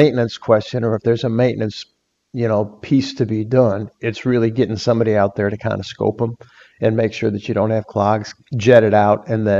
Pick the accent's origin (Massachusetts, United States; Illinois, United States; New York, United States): Illinois, United States; Chicago; I remember growing up in Chicago in a very old neighborhood at the time, even, I feel like every house had a grease trap in it.